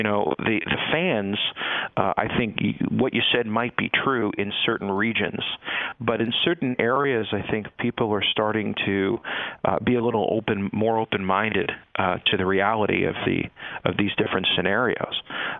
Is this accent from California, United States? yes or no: yes; Los Angeles, California, United States; also born or lived in Brooklyn, New York; they moved to Los Angeles shortly after my family and I moved from Brooklyn, New York to Los Angeles.